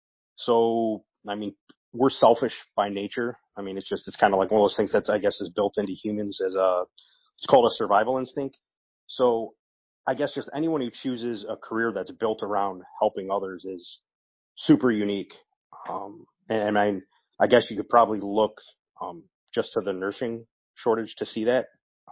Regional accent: Ohio, United States; So I grew up in Northeast Ohio. Actually joined the Army straight out of high school.

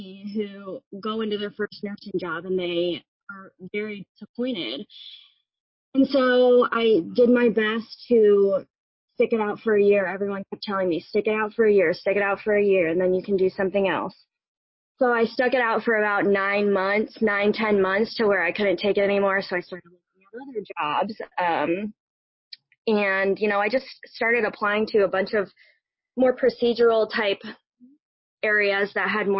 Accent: St. Louis, Missouri, United States; I'm from St. Louis, Missouri, originally.

